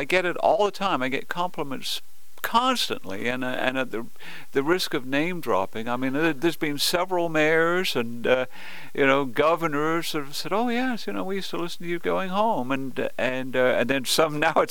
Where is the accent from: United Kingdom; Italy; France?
United Kingdom; England; now in United States; I grew up in England, and I was always aware of motor racing.